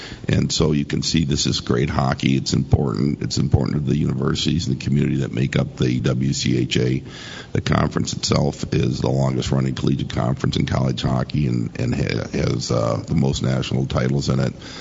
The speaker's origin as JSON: {"language": "English", "town": "Detroit", "region": "Michigan", "country": "United States", "tie": "born or raised there", "said": "I grew up in the Detroit area as well, and I grew up collegiate hockey-wise in the CCHA."}